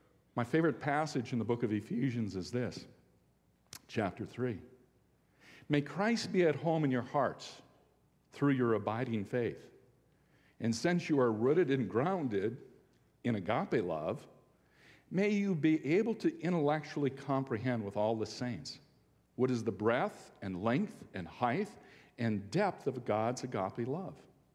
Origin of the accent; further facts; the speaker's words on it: Iron Mountain, Michigan, United States; I was back in my hometown, Iron Mountain, Michigan, at church